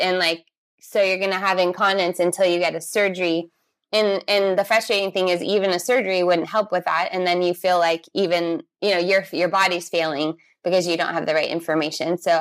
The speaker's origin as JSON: {"language": "English", "town": "San Diego", "region": "California", "country": "United States", "also_born_or_lived": "Brazil", "said": "I am from California, from San Diego, but I lived all over the world. And the last place I lived was Brazil for 8 years before I moved back here to California."}